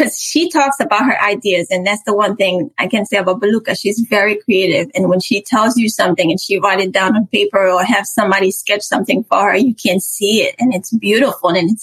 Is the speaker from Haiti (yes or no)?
yes; Haiti; Growing up in Haiti, most of us are very sheltered.